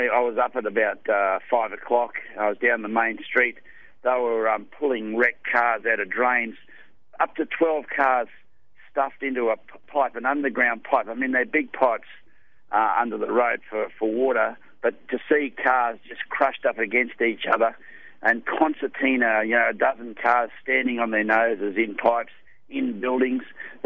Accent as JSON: {"language": "English", "town": "Toowoomba", "region": "Queensland", "country": "Australia", "tie": "born or raised there", "said": "Lisa, I started in my hometown of Toowoomba, and then we moved down to Lowood"}